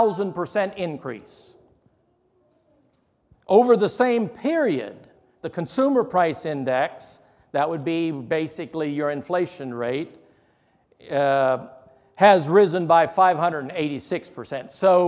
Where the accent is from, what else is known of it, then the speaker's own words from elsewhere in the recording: Delaware, United States; I grew up, I was born in Delaware in the 60s, let me just say it that way, and into an Amish home.